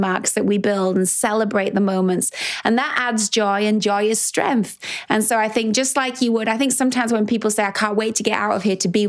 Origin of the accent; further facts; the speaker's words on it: England, United Kingdom; he's American, I'm English.